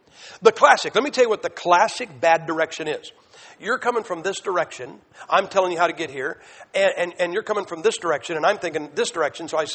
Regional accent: United States; I'm sorry, guys. I'm from the States. I just can't get excited about, ooh, it's 32.

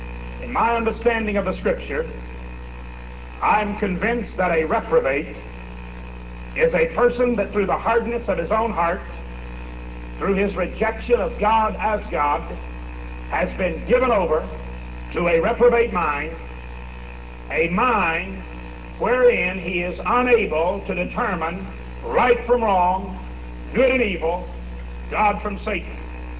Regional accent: Texas, United States

